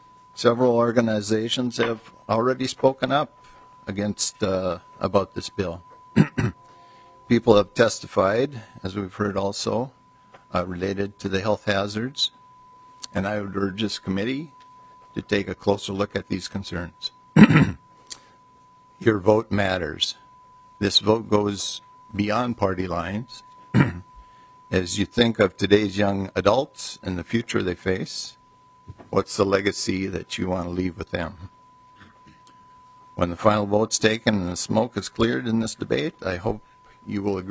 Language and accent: English; Midwest, United States; Growing up in the Midwest during the 70s, I was exposed to and participated in the marijuana culture.